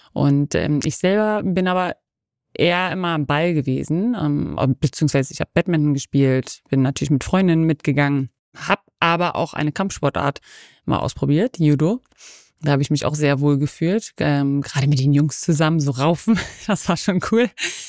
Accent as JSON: {"language": "German", "region": "Berlin", "country": "Germany", "said": "in Köpenick, wo ich herkomme."}